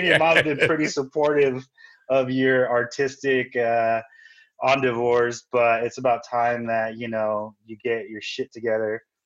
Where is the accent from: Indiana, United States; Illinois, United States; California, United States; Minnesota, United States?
California, United States; Carson; also born or lived in Compton; I was born in Compton, California, raised in Carson, but just basically moved around like all the hoodie ass areas around here.